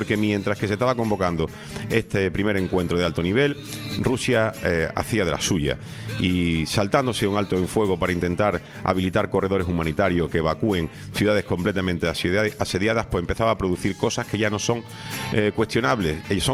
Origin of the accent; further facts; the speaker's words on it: Seville, Andalusia, Spain; En la ciudad de Sevilla, de la que yo soy nativo, donde yo nací